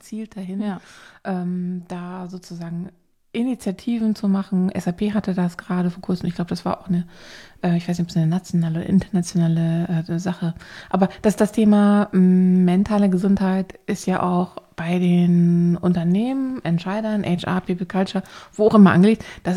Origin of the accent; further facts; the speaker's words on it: Itzehoe, Schleswig-Holstein, Germany; also auch bei uns zu Hause in Itzehoe.